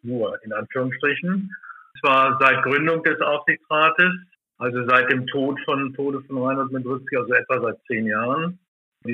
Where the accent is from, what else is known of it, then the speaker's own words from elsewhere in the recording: Salzgitter, Lower Saxony, Germany; also born or lived in Wolfenbüttel; ich bin Jahrgang 54 … bin geboren in der Nähe von Wolfenbüttel auf einem Dorf, aufgewachsen an Salzgitter, Stahlstandort.